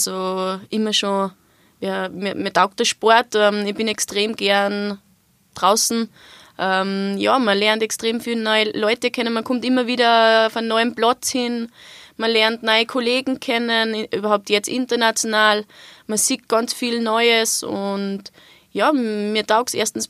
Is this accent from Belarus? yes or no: no; Austria